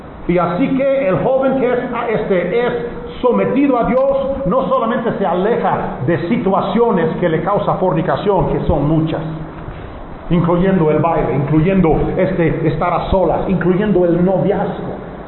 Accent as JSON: {"language": "Spanish", "country": "United States", "said": "Dicen que en mi país, Estados Unidos, mueren 1,5 millones de niños todos los años en el aborto."}